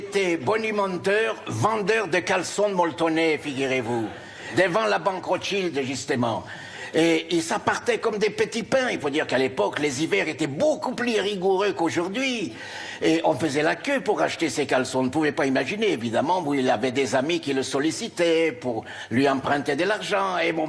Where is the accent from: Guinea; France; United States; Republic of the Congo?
France; Paris, Île-de-France; born there; En vérité, je suis né à Paris. De parents émigrés, moitié polonais par ma mère, roumain par mon père. À ma naissance, on vivait dans une chambre de bonne